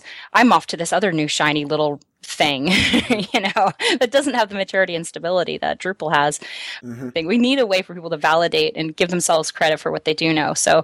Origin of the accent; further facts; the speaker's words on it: United States; much more advanced than mine was growing up in the States.